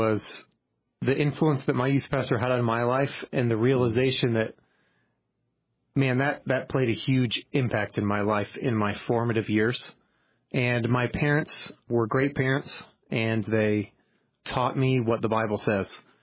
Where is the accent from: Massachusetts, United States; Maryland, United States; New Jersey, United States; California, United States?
New Jersey, United States; Yeah, that's correct. I grew up in South Jersey, and my dad was a Christian school administrator.